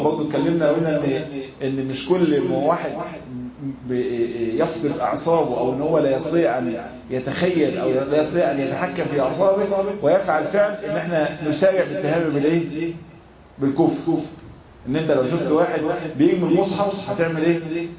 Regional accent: Egypt

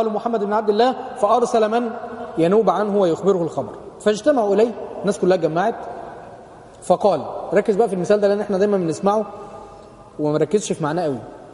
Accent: Upper Egypt, Egypt; تعرفين زي الطرع عندنا في الصعيد كده

